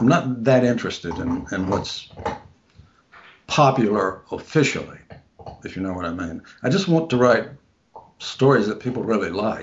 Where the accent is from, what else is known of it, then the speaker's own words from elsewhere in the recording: the South, United States; born there; So I can't leave the South in storytelling really because I was born there in the South.